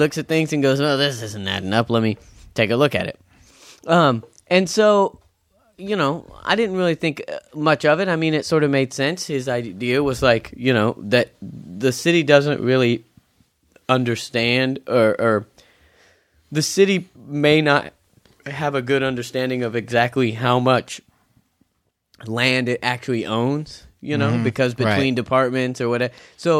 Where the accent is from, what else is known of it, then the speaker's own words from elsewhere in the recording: Fresno, California, United States; we come from Fresno.